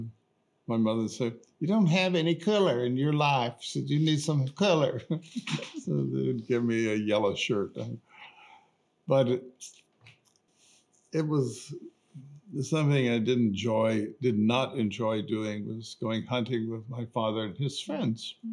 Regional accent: Waco, Texas, United States; And I grew up in Waco, Texas, and my father would go hunting and each year.

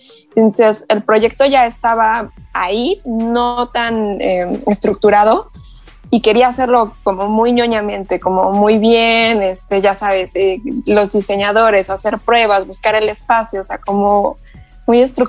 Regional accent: Toluca, State of Mexico, Mexico; Yo soy de Toluca y allá hay una repostería que es súper tradicional.

